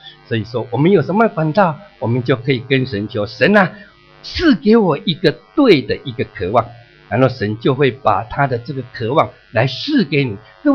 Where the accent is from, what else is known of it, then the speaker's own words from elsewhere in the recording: Taiwan; now in Auckland, New Zealand; 我记得在4年前的时候，我回到我的家乡，回到台湾，去看到我老迈的妈妈，那时候她已经93岁了